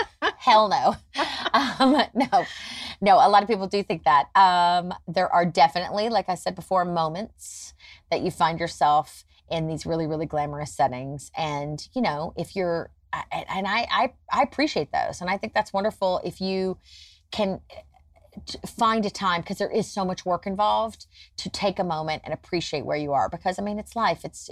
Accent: Nashville, Tennessee, United States; I mean, I grew up in Nashville, where I'm from originally, and I grew up around a lot of music.

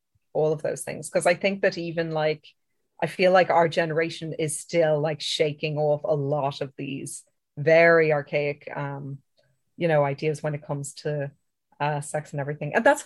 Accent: Ireland; Like, I know that as an Irish person, we're kind of inbuilt to feel guilt and shame, like about a lot of things anyway.

